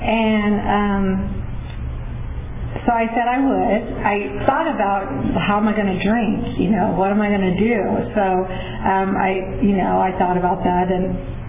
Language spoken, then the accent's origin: English; Porterville, California, United States; I was born and raised in Porterville.